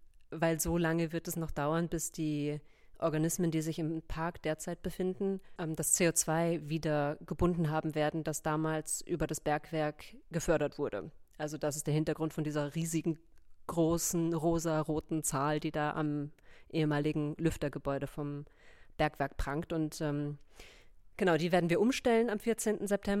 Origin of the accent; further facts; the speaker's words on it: Gelsenkirchen, North Rhine-Westphalia, Germany; born there; Ich bin gebürtige Gelsenkirchnerin, bin seit 2 Jahren wieder in Gelsenkirchen, habe in der Zwischenzeit sehr, sehr lange woanders gewohnt